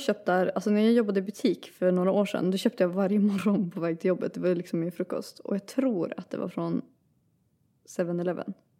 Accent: Norrland, Sweden; Vi är från Norrland.

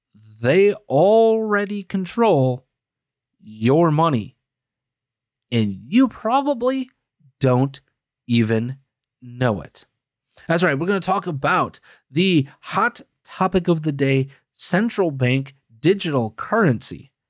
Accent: Green Bay, Wisconsin, United States; Green Bay, Wisconsin is my hometown. I lived there for 33 out of my first 34 years of my life.

